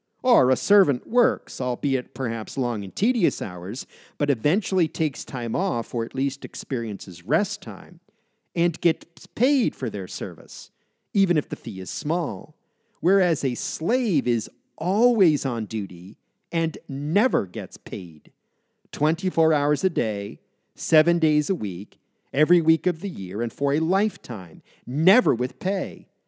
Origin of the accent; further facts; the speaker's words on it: Massachusetts, United States; I grew up very near Boston with many African-American friends, particularly from my church, which was located in the heart of downtown Boston.